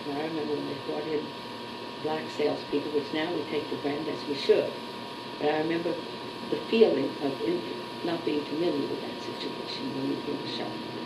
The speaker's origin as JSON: {"language": "English", "region": "the South", "country": "United States", "moved": "yes", "lives_now": "Pittsburgh, United States", "said": "when I moved to Pittsburgh from the South, everyone I knew in the South had been Democrat."}